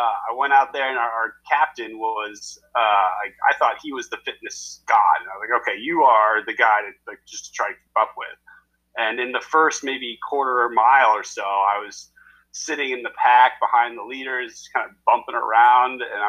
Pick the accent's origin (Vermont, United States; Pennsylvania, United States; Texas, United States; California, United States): Vermont, United States; I grew up playing every sport you could imagine.